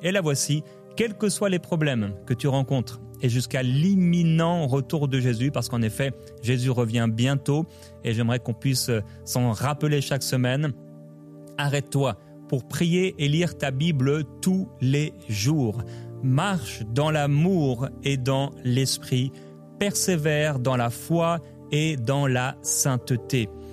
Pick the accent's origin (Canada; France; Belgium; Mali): France; Brittany; Alors, il y a une inspiration bretonne. Je viens de la Bretagne. Petit clin d'œil aux Bretons.